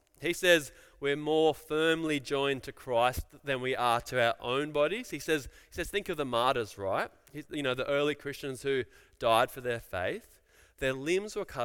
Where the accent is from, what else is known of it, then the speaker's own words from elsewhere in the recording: Lismore, New South Wales, Australia; also born or lived in Brisbane / Hobart; For me, I grew up in Lismore, moved to Brisbane and then to Hobart.